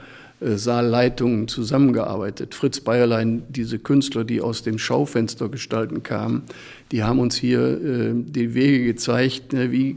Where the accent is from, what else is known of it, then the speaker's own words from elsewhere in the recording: Oberhausen, North Rhine-Westphalia, Germany; Und so bin ich dann als Karnevalist in Vondern groß geworden